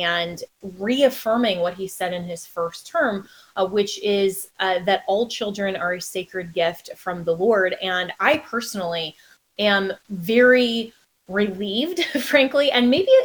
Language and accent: English; Florida, United States; like my home state of Florida.